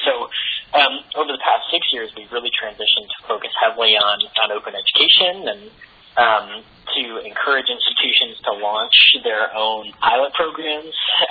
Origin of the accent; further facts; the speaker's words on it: Connecticut, United States; now in Washington, United States; as I said, I'm from Connecticut originally. I was a student at the University of Connecticut up until 2012.